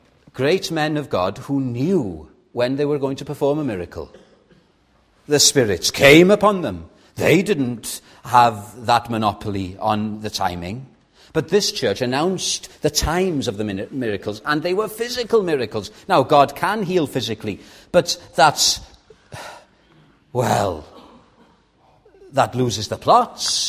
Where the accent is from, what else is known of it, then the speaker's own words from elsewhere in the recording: Llandudno, Wales, United Kingdom; I've told you before about the church in my hometown, Llandudno.